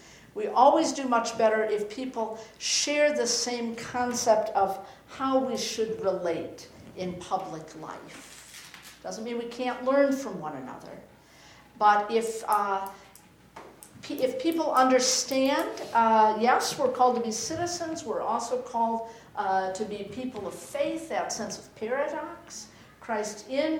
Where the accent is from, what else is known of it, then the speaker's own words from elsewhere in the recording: Midwest, United States; I grew up in the Midwest and we always thought out east maybe people had figured out democracy and the whole community together.